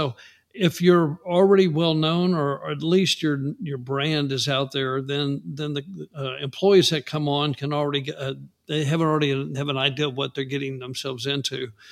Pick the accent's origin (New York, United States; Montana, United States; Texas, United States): Texas, United States; San Antonio; I grew up in San Antonio, and we still didn't have it in San Antonio.